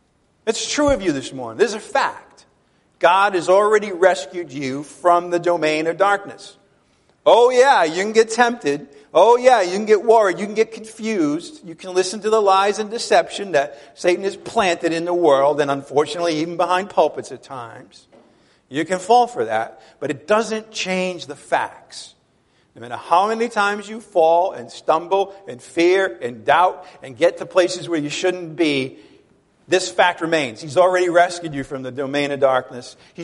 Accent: Ireland; I'm Irish. I get angry all the time.

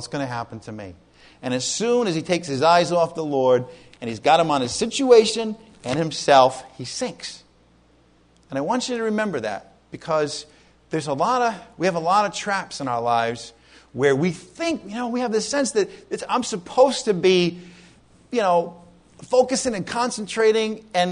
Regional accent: New England, United States; Combat zone didn't mean good things growing up in New England

